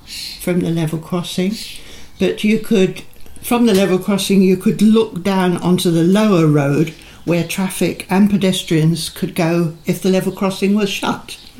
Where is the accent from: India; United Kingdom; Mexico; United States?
United Kingdom; Maldon, East of England; I live in Victoria Road in Malden. But … I was born down on the Causeway. Lived there with Mum and Dad. Dad was a Malden man